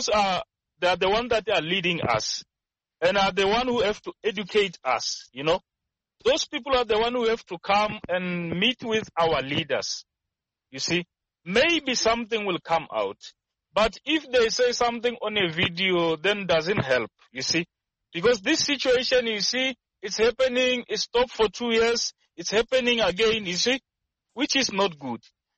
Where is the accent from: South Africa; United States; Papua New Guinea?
South Africa; Limpopo; Look, for my side, me, I'm from Limpopo. So Limpopo is very rare to see something like this.